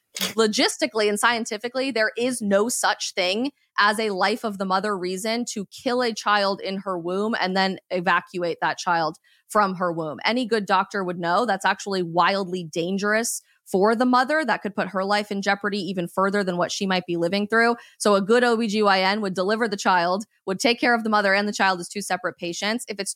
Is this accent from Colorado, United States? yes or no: yes; Colorado, United States; in my home state of Colorado